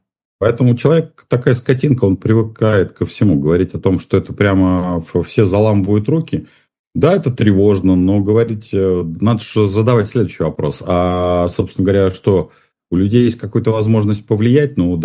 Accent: Moscow, Russia; Москва, поскольку я москвич все-таки в 4-м поколении

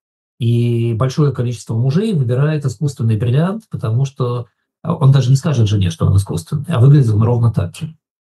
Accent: Russia; now in United Kingdom; я как человек из России

